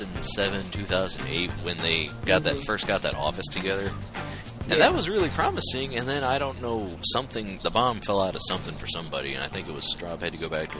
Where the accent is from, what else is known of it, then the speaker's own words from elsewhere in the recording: Ohio, United States; I'm from Ohio. I'm from a microcosm of the U.S.